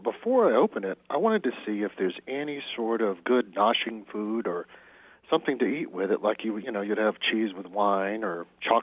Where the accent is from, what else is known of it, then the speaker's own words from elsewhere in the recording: Alabama, United States; I'm originally down from Lower Alabama, or L.A. as we call it